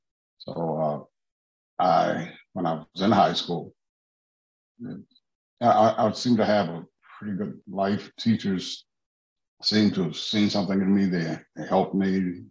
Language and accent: English; Washington, District of Columbia, United States; Well, I'm from Washington, D.C. And I, when I graduated from high school, Roosevelt High School, I went to college in South Dakota for 2 years on a football scholarship.